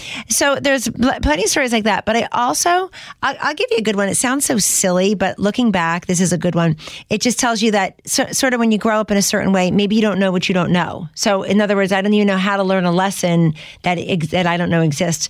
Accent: United States; And when I got back to the table, everybody else there was Italian. And I'm Italian, but I'm an American Italian.

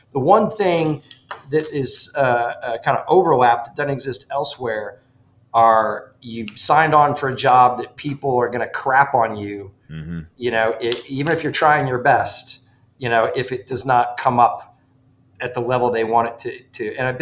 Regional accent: Ridgefield, Connecticut, United States; Yeah, I grew up in the mean streets of Ridgefield, Connecticut.

